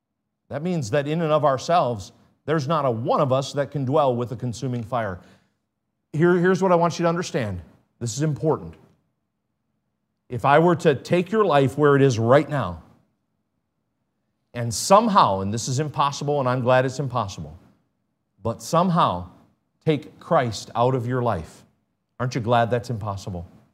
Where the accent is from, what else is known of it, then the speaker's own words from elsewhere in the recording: United States; I don't get a pass because I'm an American.